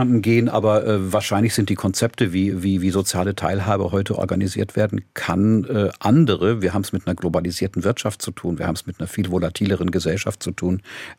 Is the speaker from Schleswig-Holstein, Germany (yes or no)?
no; Tübingen, Baden-Württemberg, Germany; born there; In Tübingen war ich tatsächlich nur ein halbes Jahr und bin dann aus Baden-Württemberg gewissermaßen deportiert worden.